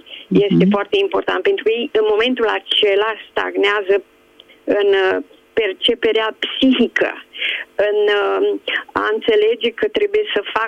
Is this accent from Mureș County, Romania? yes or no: no; Bucharest, Romania; din București.